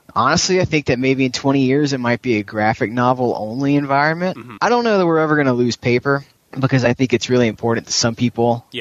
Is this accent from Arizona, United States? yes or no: no; Alabama, United States; I'm from Alabama.